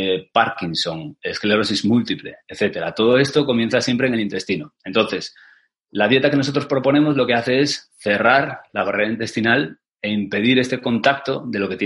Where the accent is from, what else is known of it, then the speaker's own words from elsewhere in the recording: Asturias, Spain; aquí en mi pueblo, en Asturias, donde vivo